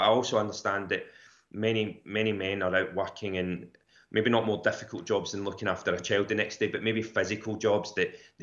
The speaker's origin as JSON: {"language": "English", "region": "Ulster", "country": "Ireland", "tie": "born there", "said": "I was born in Donegal."}